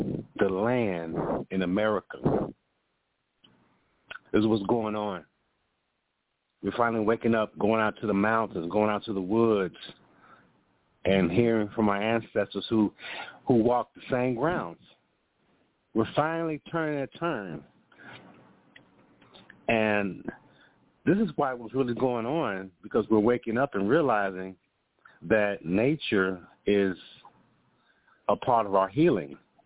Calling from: Chicago, Illinois, United States

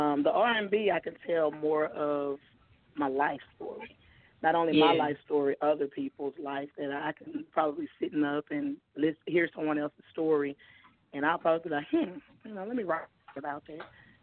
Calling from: Shreveport, Louisiana, United States; I'm calling from Shreveport, Louisiana.

